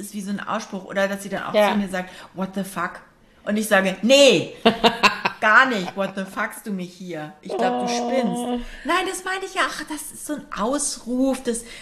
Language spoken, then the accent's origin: German; Berlin, Germany; als ich damals aufgewachsen bin im Prenzlauer Berg.